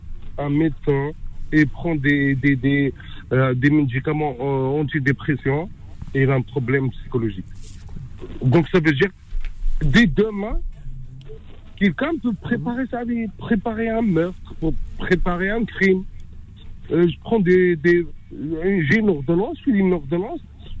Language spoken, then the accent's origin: French; Colombes, Île-de-France, France; now in Rosny-sur-Seine, France; moi j'habite à Rosny-sur-Seine, dans le 78. Moi j'ai grandi à Colombes dans le 92 et tout ça. Bref, depuis 20 ans, je suis actuellement dans le 78.